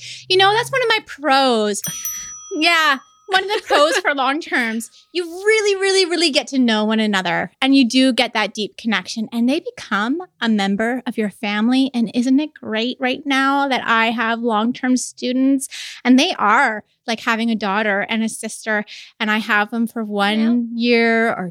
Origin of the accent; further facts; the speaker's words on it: Canada; And as a Canadian, you know we apologize really well.